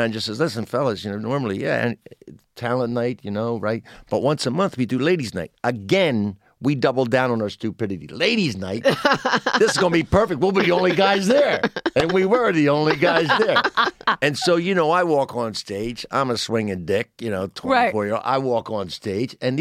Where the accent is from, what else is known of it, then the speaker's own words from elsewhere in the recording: Pennsville, New Jersey, United States; Pennsville, New Jersey, a small town in South Jersey.